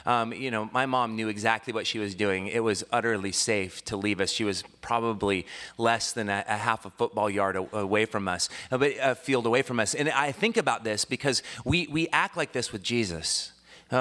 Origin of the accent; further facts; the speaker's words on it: Longview, Washington, United States; I grew up in Longview, Kelso, Washington. You know where that is? It's amazing. It is the center of the universe.